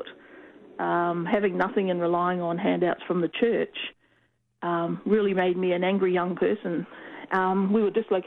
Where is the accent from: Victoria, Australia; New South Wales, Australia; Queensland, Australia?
New South Wales, Australia; also born or lived in New Zealand; our family originates from South Australia several generations ago, but I was born here on Dharawal country and have grown up part of my life here and part of my life all over Australia and including New Zealand.